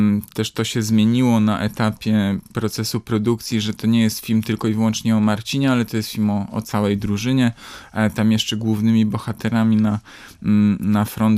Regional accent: Tricity, Pomeranian Voivodeship, Poland; My się z Bartoszem Kowalskim znaliśmy w zasadzie prywatnie, no bo jesteśmy obydwaj z Trójmiasta, jesteśmy w podobnym wieku

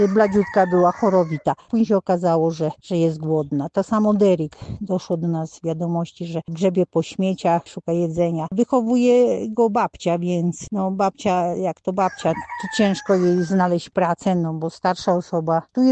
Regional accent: Szczyrzyn, Pomeranian Voivodeship, Poland; now in Burundi; pochodzę z województwa pomorskiego. Moja rodzina mieszka w Słupsku, ja się urodziłam w Szczyrzynie i tam mieszkałam. Obecnie przebywam na misjach 18 lat w Afryce, w Burundi.

